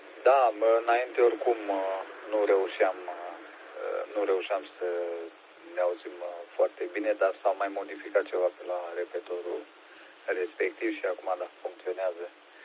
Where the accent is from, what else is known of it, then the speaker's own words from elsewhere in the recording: Bacău, Bacău County, Romania; sunt din Bacău.